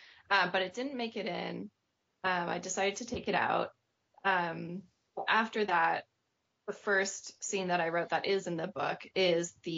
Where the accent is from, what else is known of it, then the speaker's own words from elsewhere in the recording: California, United States; You know, it's a very different climate than in India, but I feel, as a Californian, I'm pretty connected to nature.